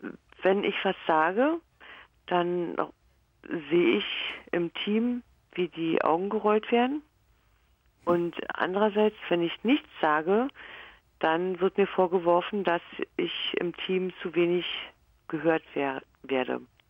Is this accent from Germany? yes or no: yes; Germany; now in Switzerland; es ist ja nicht nur mein Alter, sondern ich bin ja auch eine Deutsche in der Schweiz.